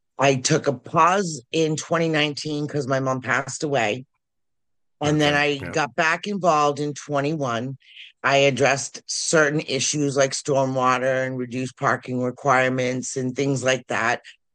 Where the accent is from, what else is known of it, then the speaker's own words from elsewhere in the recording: Franklin, United States; I was born and raised in Franklin. I live in the house that I grew up in.